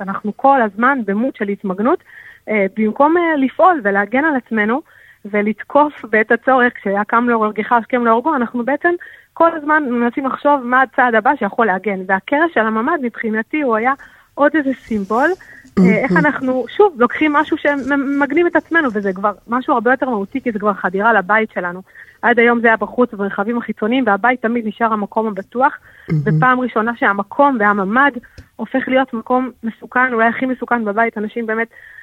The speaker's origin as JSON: {"language": "Hebrew", "town": "Ma'agalim", "region": "Southern District", "country": "Israel", "tie": "born or raised there", "said": "אני גדלתי כל החיים בדרום, אני ממושב מעגלים במקור, ובעצם גדלתי במקום הכי בטוח בעולם"}